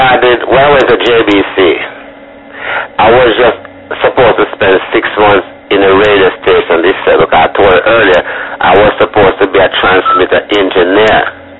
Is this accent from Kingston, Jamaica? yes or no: no; Port Antonio, Portland, Jamaica; I was born in Port Antonio in Jamaica, and from early age I was interested in music.